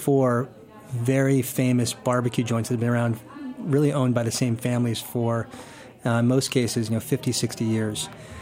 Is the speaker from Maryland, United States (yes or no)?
yes; Bethesda, Maryland, United States; growing up in Bethesda, I never, you know, most of the restaurants that I went to were, they were chain restaurants.